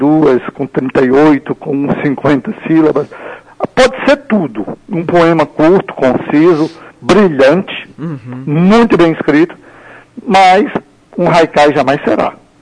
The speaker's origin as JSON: {"language": "Portuguese", "country": "Brazil", "also_born_or_lived": "Japan", "said": "embora sendo brasileiro, apenas morei no Japão por quase 3 anos"}